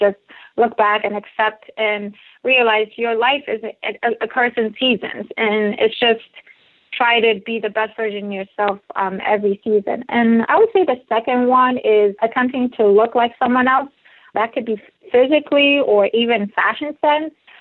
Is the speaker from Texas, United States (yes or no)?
no; Maryland, United States; especially if you live in this, like in 4 type of season, where I'm from Maryland.